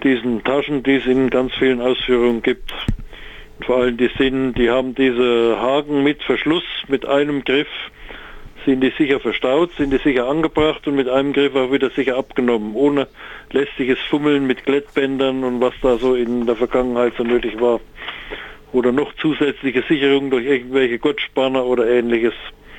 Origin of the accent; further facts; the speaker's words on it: Suhl, Thuringia, Germany; wie gesagt, ich komme ja aus Suhl